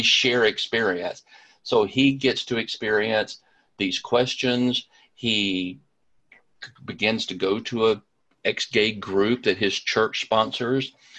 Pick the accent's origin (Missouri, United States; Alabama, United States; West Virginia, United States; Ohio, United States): Alabama, United States; Birmingham; I placed him in my hometown of Birmingham, Alabama, in the mid-80s, which is when I was living this.